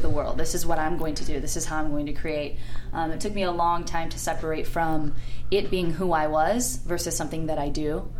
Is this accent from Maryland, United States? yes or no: no; Santa Cruz, California, United States; And I was also raised in Santa Cruz, which is a surfer town, so mermaids were very common in my household